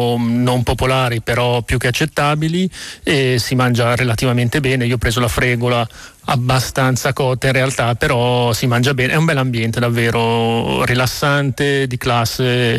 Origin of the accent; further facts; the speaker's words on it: Lombardy, Italy; No, sono brianzolo.